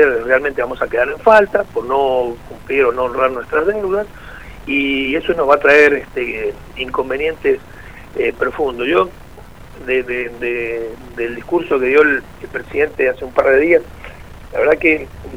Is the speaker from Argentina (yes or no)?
yes; Argentina; El problema somos los argentinos